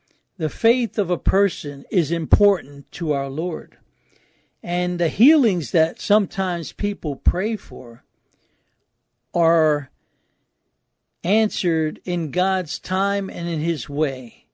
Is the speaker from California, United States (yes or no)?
no; New York City, New York, United States; I had a friend that I grew up with in New York City, and we were very close.